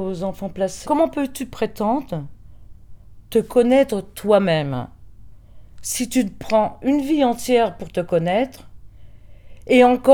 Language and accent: French; Quebec, Canada; now in France; je pense que si je suis partie du Québec, c'est que j'ai fui certainement mon passé pour essayer de me donner une deuxième chance de revivre différemment que tout ce passé qui me traînait des familles d'accueil.